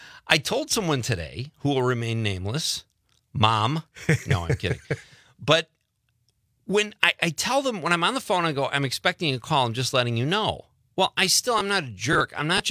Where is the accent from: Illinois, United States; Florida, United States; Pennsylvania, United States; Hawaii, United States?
Illinois, United States; Lockport; I'm born and raised in Lockport, Illinois, and lived in many states.